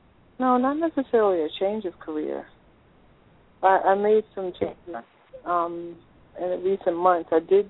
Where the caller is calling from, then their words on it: Delaware, United States; I'm calling from Delaware.